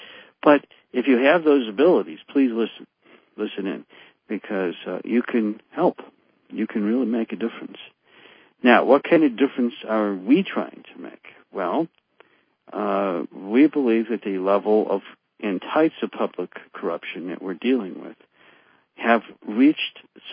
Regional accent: Chicago, Illinois, United States; I'm from Chicago, and I'm aware of much public corruption.

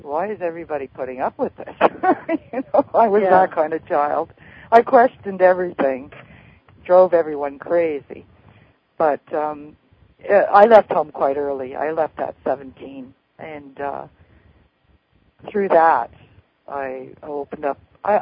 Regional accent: East Coast, United States; because I'm from the East Coast, so it's almost midnight now.

